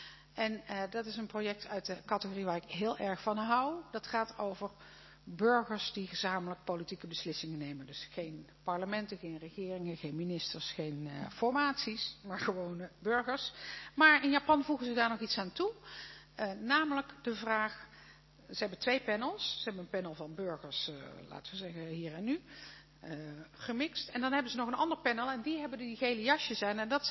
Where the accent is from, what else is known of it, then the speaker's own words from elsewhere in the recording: Netherlands; ik ben nou eenmaal een vrouw en ik kom uit Nederland en ik ben wel gesteld.